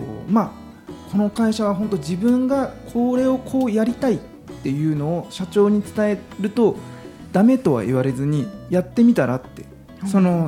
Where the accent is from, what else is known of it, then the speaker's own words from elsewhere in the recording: Saitama, Japan; まあ、埼玉が出身なんですけど、多分埼玉には帰らないと思うので、